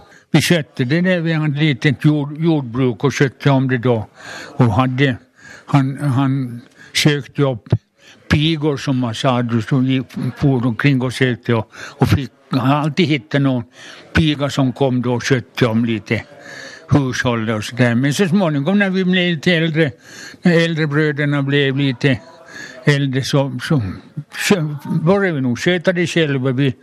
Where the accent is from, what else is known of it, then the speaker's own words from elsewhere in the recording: Malax, Ostrobothnia, Finland; Jag är född och uppvuxen i Malax.